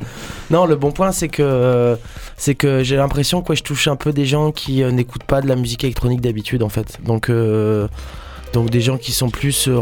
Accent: Nancy, Grand Est, France; born there; qui habitent là où je suis né, à Nancy

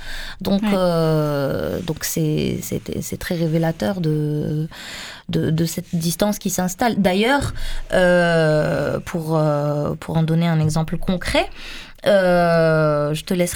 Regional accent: Morocco; now in France; Moi, il faut savoir que je suis marocaine, je travaille sur un terrain de recherche marocain

